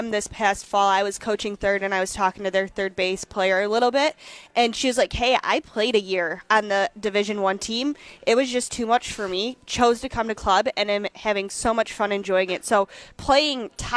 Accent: Howell, Michigan, United States; So I'm originally from Howell, Michigan.

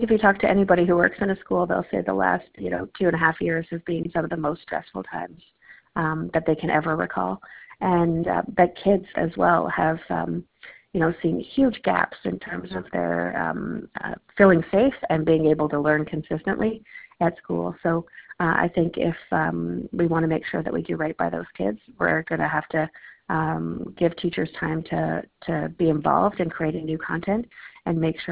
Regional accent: Alberta, Canada; I grew up in Canuso up at Lester Slave Lake area.

